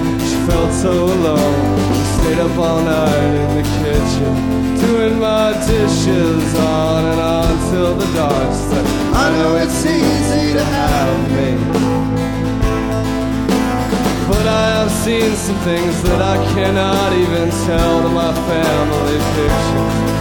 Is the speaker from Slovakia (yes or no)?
no; Austin, Texas, United States; from Austin, Texas. We played in New Orleans. It was comical at the Mermaid Lounge. And I said, we're from Austin, Texas.